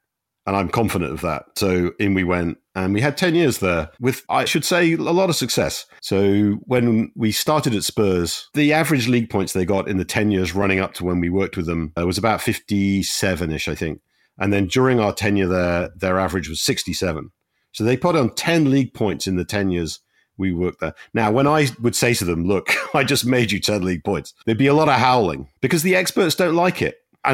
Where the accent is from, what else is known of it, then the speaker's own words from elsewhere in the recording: North West England, United Kingdom; I come from Cheshire. My nearest team was Crewe Alexandra, which is not a bad team. But anyway, I did not grow up with football in my blood.